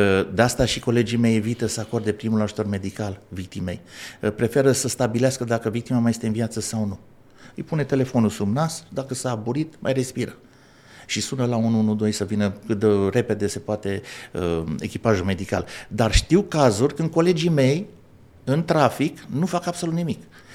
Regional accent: Câmpina, Prahova, Romania; also born or lived in Maramureș; now in Bucharest, Romania; m-am născut la Maramureș, crescut la Câmpina, domiciliat în București. Și am stat 18 ani în Câmpina.

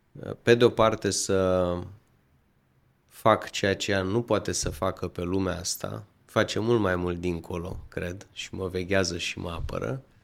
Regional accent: Romania; Când pleci ca român în diaspora, te pui în situația de a fi între două lumi.

